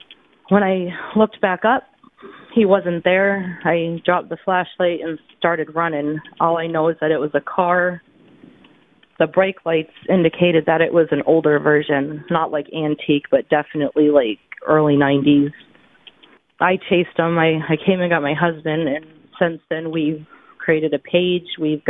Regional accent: New York, United States; I'm from New York, so, like, I'm huge on skepticism.

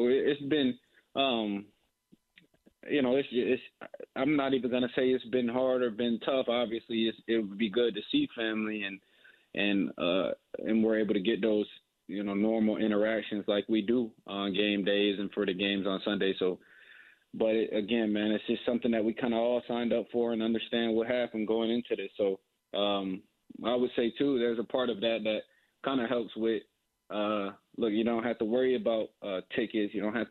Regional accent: Syracuse, New York, United States; I grew up in Syracuse, New York. So look, it was cold.

